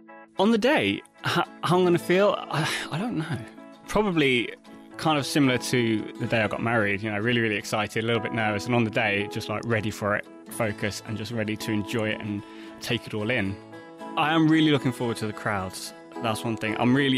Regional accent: Coventry, West Midlands, United Kingdom; I'm from Coventry

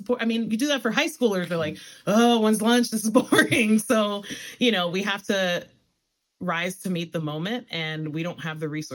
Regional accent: New York City, New York, United States; And I grew up in the Bronx, New York. So I grew up in an enclave where I was able to build my identity surrounded by people that looked like me

